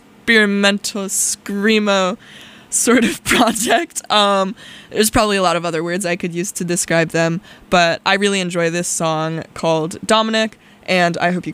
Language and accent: English; Albany, New York, United States; they are from my hometown of Albany, New York.